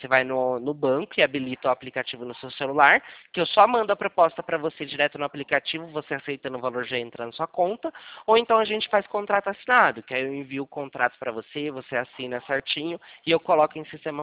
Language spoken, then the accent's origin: Portuguese; Limeira, São Paulo, Brazil; Eu sou aqui da cidade de Limeira, tá? Aqui da região.